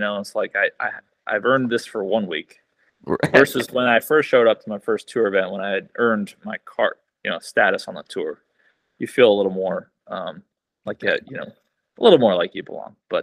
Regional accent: Columbus, Ohio, United States; I knew I'd always kind of wanted to play on the PGA Tour, growing up in Columbus, going to the Memorial Tournament

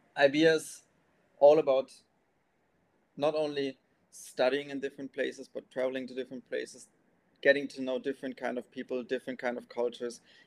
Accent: Saarlouis, Saarland, Germany; English is a second language; moved away as an adult; So originally I grew up in Saarlouis, Saarland, which is a really small town, really close to the French and Luxembourgish border in the southwest of Germany. Really rural area, so not a big city. That's where I grew up for most of my life until I was 18 years old.

